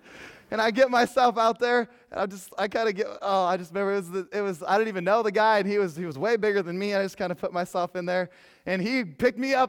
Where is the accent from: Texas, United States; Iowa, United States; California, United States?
Iowa, United States; Pella; I was raised in the Christian Reformed Church in Pella, Iowa.